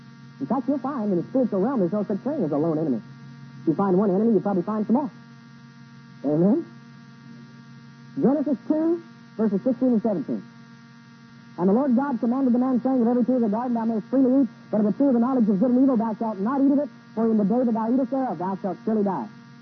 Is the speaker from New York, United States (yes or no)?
no; Wyoming, United States; I'm from Wyoming, you know, you got to get a burr in your saddle before you do anything.